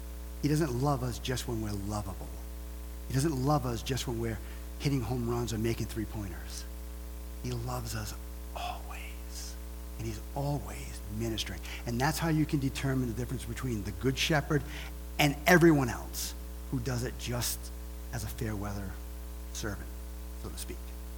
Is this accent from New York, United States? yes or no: no; Massachusetts, United States; People ask me all the time. I'm from Massachusetts.